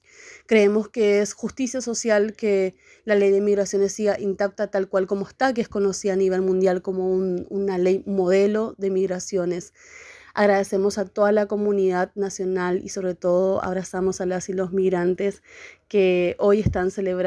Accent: Paraguay; now in Argentina; soy migrante paraguaya en Argentina hace 17 años

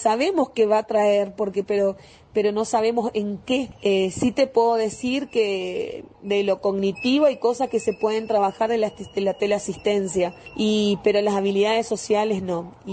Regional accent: Corrientes, Argentina; En mi provincia, por ejemplo, que estamos en fase 3, yo soy de Corrientes Capital

